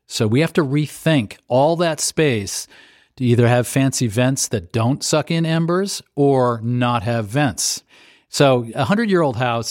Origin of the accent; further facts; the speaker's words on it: Waterville, Maine, United States; Maine, my hometown of Waterville, had two outrageous floods last year.